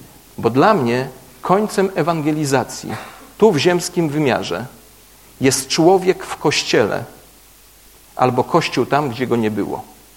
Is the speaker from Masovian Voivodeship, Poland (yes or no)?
yes; Gąsocin, Masovian Voivodeship, Poland; now in Warsaw, Poland; ja pastor z Warszawy, choć jestem z małej wsi Gąsocin, zapamiętajcie tę nazwę